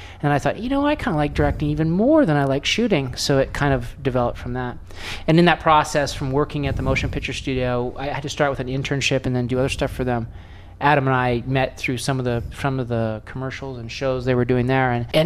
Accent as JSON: {"language": "English", "town": "Vancouver", "region": "British Columbia", "country": "Canada", "said": "I'm actually from Vancouver, Canada, actually."}